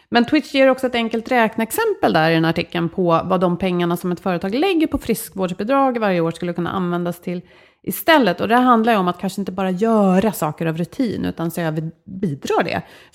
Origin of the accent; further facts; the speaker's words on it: Sweden; där kommer vi som svenskar från en väldigt hög nivå